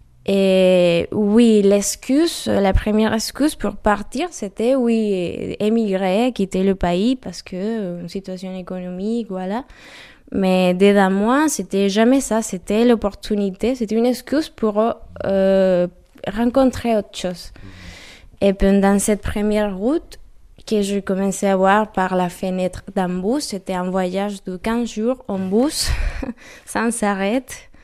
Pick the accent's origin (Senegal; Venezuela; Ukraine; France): Venezuela; moved away as an adult; now in Europe; Je suis née en 98 au Venezuela, un très très beau pays de la Sud-Amérique, un pays du Caraïbe